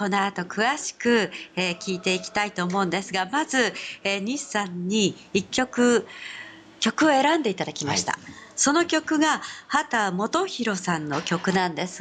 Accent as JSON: {"language": "Japanese", "town": "Kanazawa", "region": "Ishikawa", "country": "Japan", "tie": "born there", "moved": "yes", "said": "私も金沢生まれてその後他へ行った時にすごくこう地域性とか、まあ、風景をはじめとして季節感とかね"}